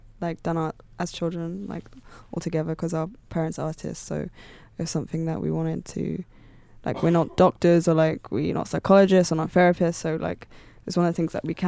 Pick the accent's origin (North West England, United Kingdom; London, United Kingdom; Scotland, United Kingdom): London, United Kingdom; born or raised there